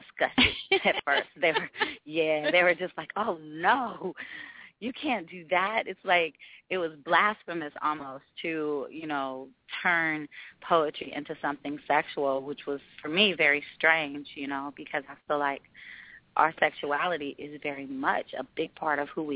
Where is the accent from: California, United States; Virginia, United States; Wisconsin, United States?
California, United States; Oakland; And, you know, I'm from East Oakland. I'm very, very light in complexion.